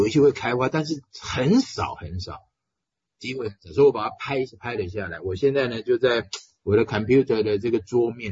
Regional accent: Taiwan; 小的时候在台湾

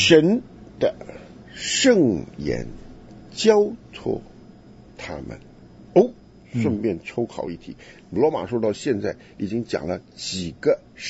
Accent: Taiwan; 这是我们从台湾来的这个有志气的人讲话。

